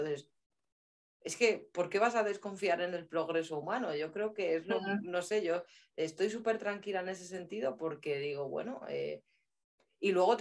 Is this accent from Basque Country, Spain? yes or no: no; Guadalajara, Castilla-La Mancha, Spain; yo, por ejemplo, soy de Guadalajara, centro de España, al lado de Madrid